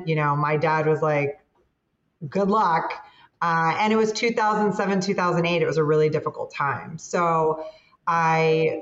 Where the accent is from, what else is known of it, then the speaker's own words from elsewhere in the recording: Miami, Florida, United States; But I grew up in Miami. My family, most of them, is from the Midwest, came to Miami pretty early on.